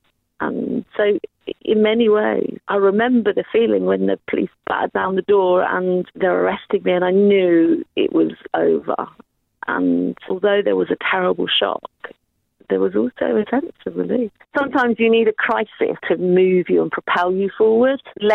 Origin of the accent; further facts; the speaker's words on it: Ireland; I'm white Irish, 57 years old, and I have been in prison